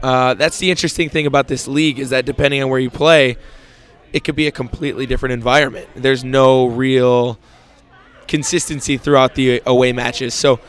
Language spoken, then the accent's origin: English; Toronto, Ontario, Canada; now in United States; if you knew he was going to play against Toronto 2 days later, let me play against my hometown team in front of my friends.